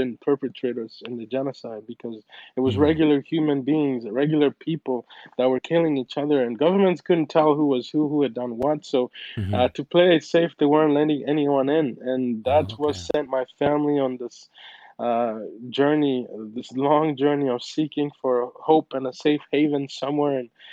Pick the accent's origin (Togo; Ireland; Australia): Togo; West Africa; now in Buffalo, United States; It was tough at first because of the cold conditions, given we grew up in West Africa, but we have grown acclimated to all of that.